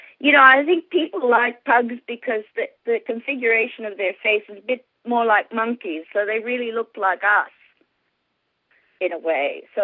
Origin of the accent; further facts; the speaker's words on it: Mexico City, Mexico; And as I grew up a lot in Mexico City, I didn't see any pugs until I was in Australia